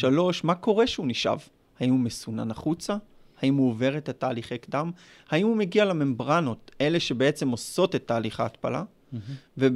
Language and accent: Hebrew; Nahariya, Northern District, Israel; אני נהריאני במקור.